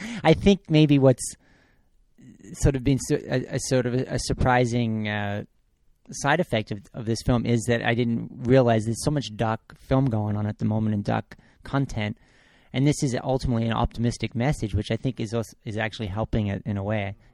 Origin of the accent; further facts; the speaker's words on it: Australia; I'm from Australia.